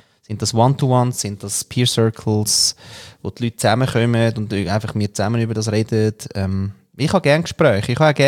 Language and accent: German; Austria